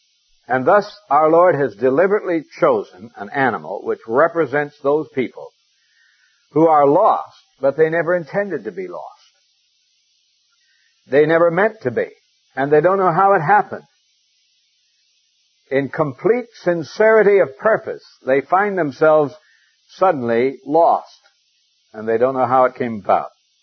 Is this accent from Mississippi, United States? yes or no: no; Montana, United States; myself, I come from Montana. And I know a good deal about sheep, lost and otherwise.